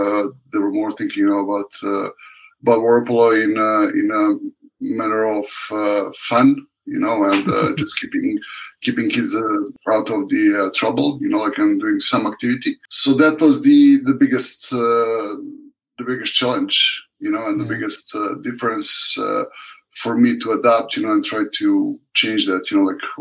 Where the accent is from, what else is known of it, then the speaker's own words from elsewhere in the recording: Serbia; moved away as an adult; now in Canada; I was born and raised in Serbia.